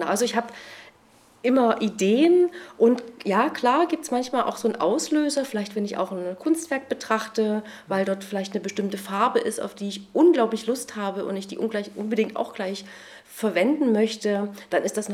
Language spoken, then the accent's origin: German; Leipzig, Saxony, Germany; Ich komme auch aus dem Leipziger Westen. Ich bin in Leipzig-Leutsch geboren, in Grünau groß geworden, so ein richtiges Ostblockkind mit Neubau.